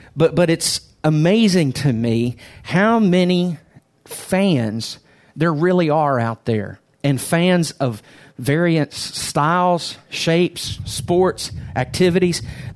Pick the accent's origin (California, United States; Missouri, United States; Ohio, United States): Ohio, United States; Cincinnati; I grew up in Cincinnati, and when I moved down south